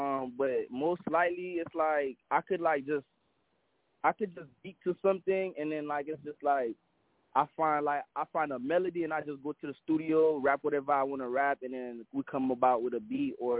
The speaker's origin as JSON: {"language": "English", "country": "Haiti", "lives_now": "Boynton Beach, United States", "said": "I'm from Florida, man, originally from Haiti, you know, from Leku. But I'm posted right now in Florida, Boynton Beach."}